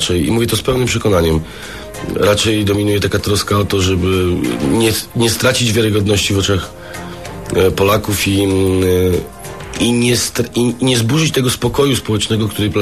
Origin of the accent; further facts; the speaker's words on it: Szczecin, West Pomeranian Voivodeship, Poland; Jestem ze Szczecina